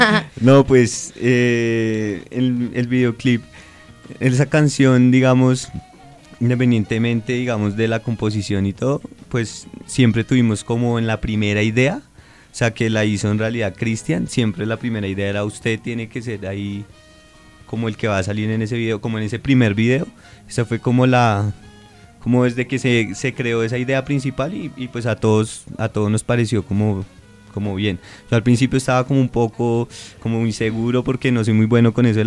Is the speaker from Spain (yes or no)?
no; Bogotá, Colombia; es algo que también nos representa a nosotros como bogotanos